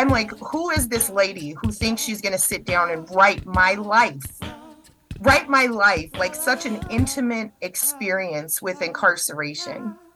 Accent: Colorado, United States; Let me tell you, I am from Colorado. I am a native. I used to go to parties in Boulder in my teen and 20 years. I went to CU Denver.

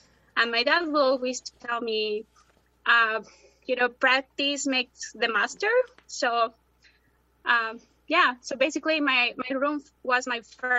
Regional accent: Puebla, Mexico; I grew up in Puebla, Mexico. I lived there most of my life.

